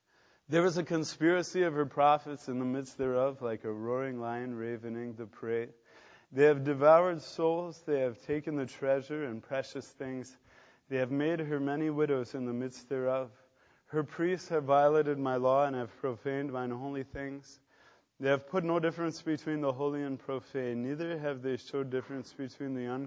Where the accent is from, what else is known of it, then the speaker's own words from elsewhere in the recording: United States; I don't know about you, but growing up in America today, it's easy when you hang around with a lot of of lukewarm Christians